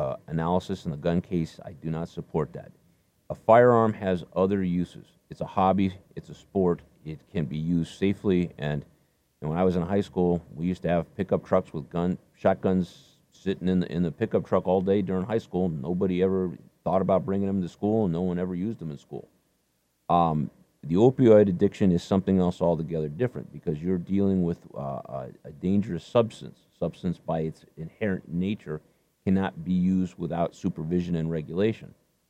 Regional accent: Nevada, United States; And I grew up in Nevada.

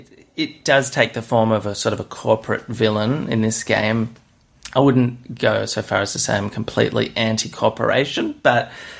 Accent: Australia; You know, we're Australian. We're an Australian studio. Why don't we do something that we can be proud of, something more close to home?

